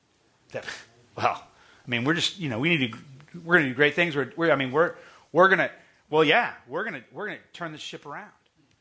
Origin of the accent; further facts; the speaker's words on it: Virginia, United States; I grew up in Northern Virginia